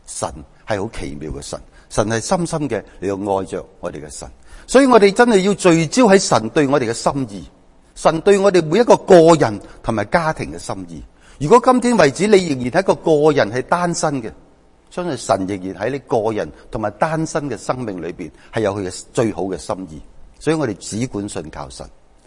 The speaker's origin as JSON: {"language": "Cantonese", "country": "Macau", "tie": "born or raised there", "also_born_or_lived": "Hong Kong", "moved": "as an adult", "lives_now": "United Kingdom", "said": "并且我住过嘅地方包括咗我自己土生土长嘅澳门同埋香港住咗好多年。"}